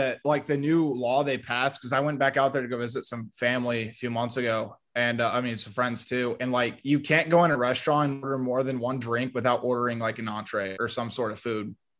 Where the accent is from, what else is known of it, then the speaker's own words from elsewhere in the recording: Sioux City, Iowa, United States; So I'm from Sioux City. I was born in Sioux City. Okay. Like my family's from small town Iowa.